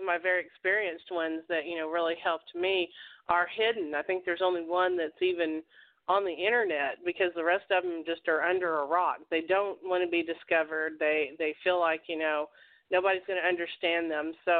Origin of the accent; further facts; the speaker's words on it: the South, United States; accent: southern; in my jumper and my southern accent